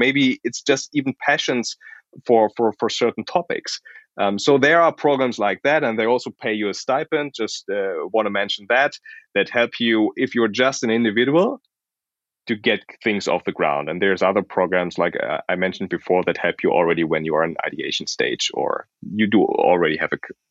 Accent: Munich, Bavaria, Germany; I'm from Munich, so looking at the Munich ecosystem, there's so much in place.

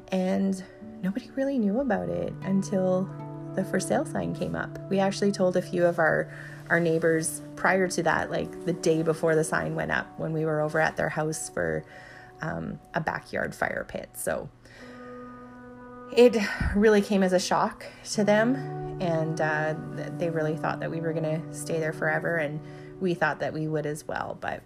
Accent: Alberta, Canada; So we're from Alberta. We've got the big cities like Calgary and Edmonton, and we have the smaller cities like Lethbridge and Red Deer.

